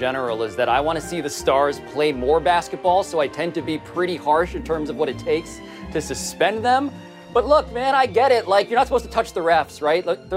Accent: Manhattan, New York, United States; But like growing up in Manhattan was like watching your village getting raised by Superman.

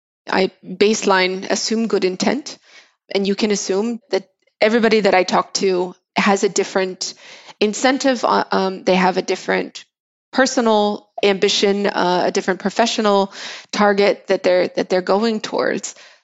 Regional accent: United States; moved away; I mean, I'm American, I grew up in the US, away from public transportation. Closest thing was the use of the DC Metro. Now I come in, I live in Europe, I don't own a car

